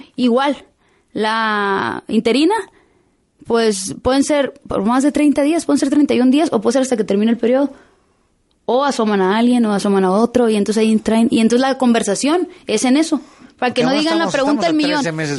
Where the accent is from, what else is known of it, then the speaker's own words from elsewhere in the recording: Culiacán, Sinaloa, Mexico; born there; Yo recorro, sí, yo nací en Culiacán.